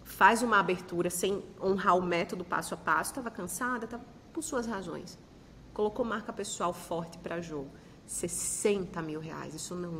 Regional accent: Brasília, Federal District, Brazil; born there; O ápice da vida lá em Brasília, onde eu nasci

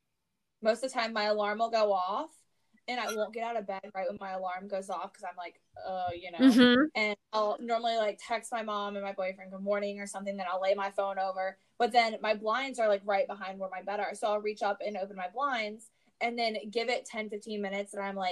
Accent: the South, United States; I'm growing up in the South. I have thin blood.

